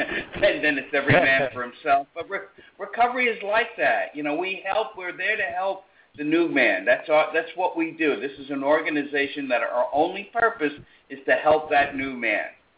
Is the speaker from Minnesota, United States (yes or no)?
no; New York, United States; accent: New York; Alabama, I wonder what they think of my New York accent down there